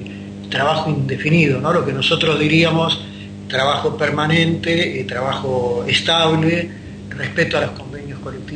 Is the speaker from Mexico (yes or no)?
no; Argentina; now in Spain; Quienes venimos de Argentina escuchamos que nos daría la impresión que estamos aquí